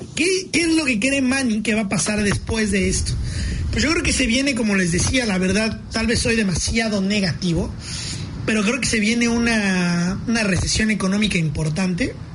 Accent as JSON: {"language": "Spanish", "country": "Mexico", "lives_now": "New Zealand", "said": "soy mexicano"}